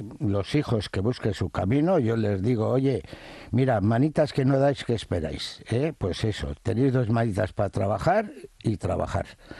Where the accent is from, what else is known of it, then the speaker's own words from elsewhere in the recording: Bilbao, Basque Country, Spain; born there; De Indautxu, del centro.